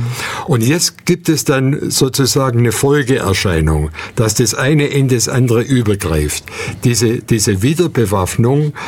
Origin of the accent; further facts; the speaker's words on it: Ulm, Baden-Württemberg, Germany; Ja, also zuerst, ich bin Ulmer. Ich bin 1939 in Ulm geboren.